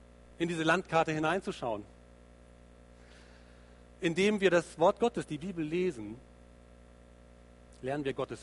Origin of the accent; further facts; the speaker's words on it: Lübeck, Schleswig-Holstein, Germany; Ich kannte so eine Straße bei uns in Lübeck, wo ich aufgewachsen bin, über eine große Brücke, eine breite Straße, und dahinter war plötzlich Ende